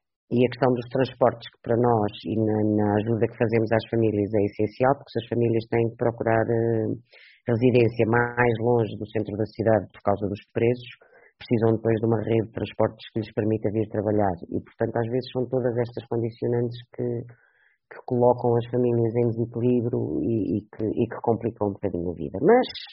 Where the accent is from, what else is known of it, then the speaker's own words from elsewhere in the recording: Sever do Vouga, Aveiro, Portugal; now in Aveiro, Portugal; Eu não sou de Aveiro, não sou de cá, já cá, sou de Severo do Vouga, a terra mais bonita do mundo, já agora.